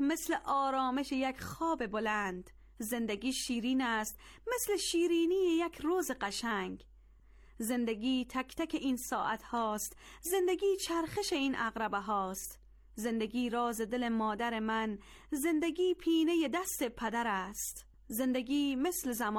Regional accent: Mazar-i-Sharif, Balkh, Afghanistan; از مزار شریف هستم

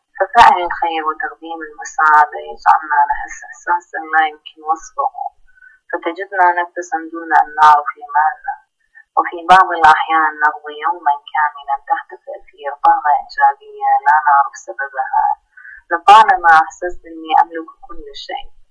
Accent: Iraq; أنا من العراق.

